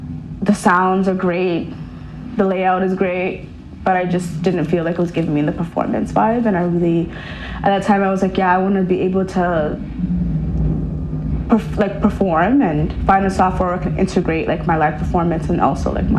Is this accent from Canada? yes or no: yes; Canada; because I'm from Canada, right? So being in New York, it really like